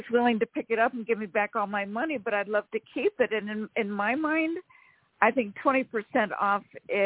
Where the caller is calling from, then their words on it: Sacramento, California, United States; from Sacramento, California.